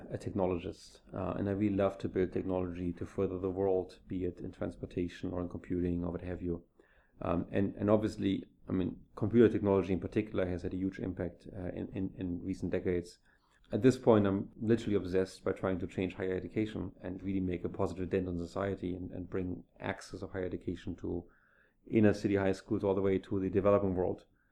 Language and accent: English; Germany; now in United States; I came from Germany, which is a bit more traditional in its way of thinking